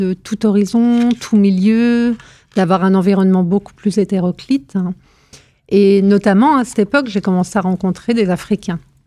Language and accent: French; Saint-Ouen, France; Alors moi, j'ai grandi effectivement dans le Saint-Ouen, un tout petit village de 200 habitants. Je viens d'un milieu populaire français, milieu ouvrier.